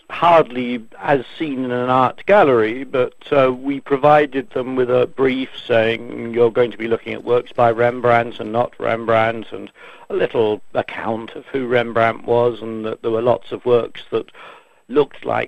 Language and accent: English; England, United Kingdom; born there; No, I was born in England, which is fairly shameful, but there we are.